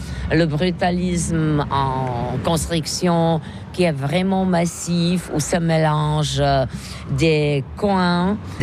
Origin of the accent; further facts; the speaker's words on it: Czechia; nous avons eu chez nous, en Tchéquie, aussi un camp qui est connu, le camp Terezin.